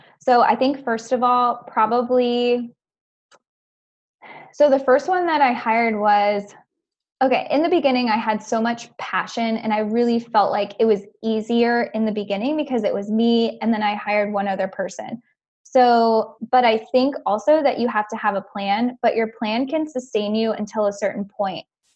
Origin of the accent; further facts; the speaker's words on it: Orlando, Florida, United States; And I was like, I'm from Orlando.